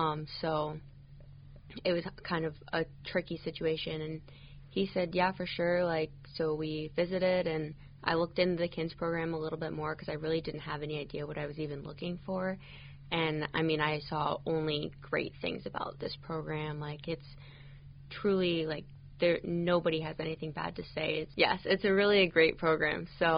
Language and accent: English; La Crosse, Wisconsin, United States; I'm a junior at Lake State. I'm from La Crosse, Wisconsin.